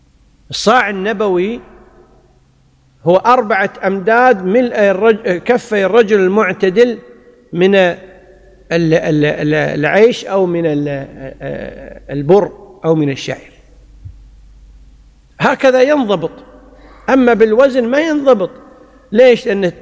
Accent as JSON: {"language": "Arabic", "country": "Kuwait", "said": "يعني مثلا عندنا في الكويت غالب قوت الناس"}